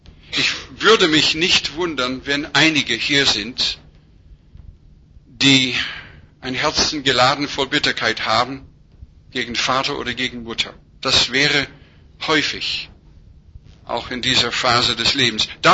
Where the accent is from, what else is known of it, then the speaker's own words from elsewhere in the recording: Western United States, United States; in einem Dorf mit 300 Leuten im wilden Westen Amerikas, auf einem Indianerreservat, wo ich aufgewachsen bin